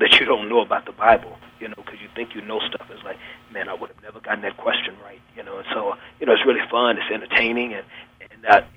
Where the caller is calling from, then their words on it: Atlanta, Georgia, United States; Matter of fact, we're shooting Sunday Best right now. I'm calling you from Atlanta.